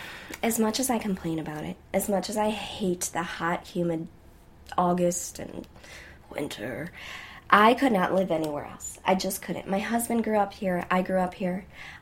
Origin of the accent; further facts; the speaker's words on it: Chicago, Illinois, United States; And since I grew up in Chicagoland, it was really awesome